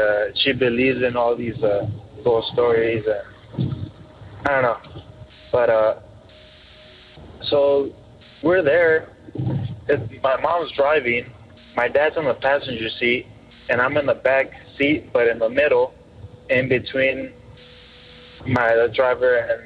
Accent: Corona, California, United States; I'm from Corona, California.

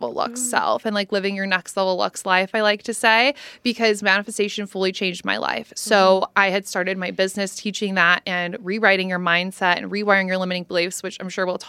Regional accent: Nebraska, United States; now in Austin, United States; I'm originally from Nebraska, but I do not live there.

